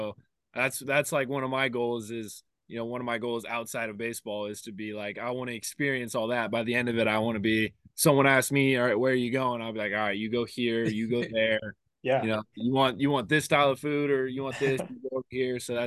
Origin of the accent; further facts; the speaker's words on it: Pacific Northwest, United States; I was born in the Northwest, raised in the Northwest. You know, when I'm done playing baseball, or, you know, I'll be back in the Northwest.